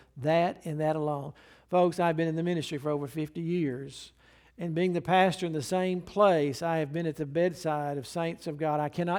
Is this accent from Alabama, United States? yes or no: yes; Alabama, United States; Because, I mean, I'm from Alabama, granted.